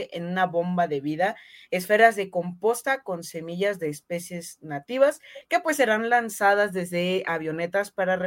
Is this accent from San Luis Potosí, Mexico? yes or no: no; Toluca, State of Mexico, Mexico; Entonces, aquí en Toluca, porque yo soy de Toluca. Yo soy del Estado de México, aquí en Toluca.